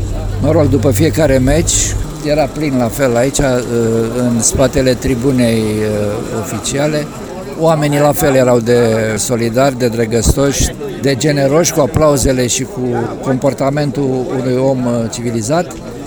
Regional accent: Hunedoara, Hunedoara County, Romania; acest centenar sărbătorit în orașul meu natal.

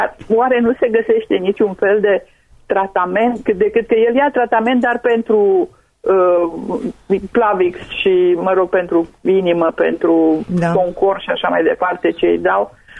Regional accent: Berzasca, Caraș-Severin, Romania; Sunt de la Berzasca, Caraș-Severin, de pe crisura Dunării.

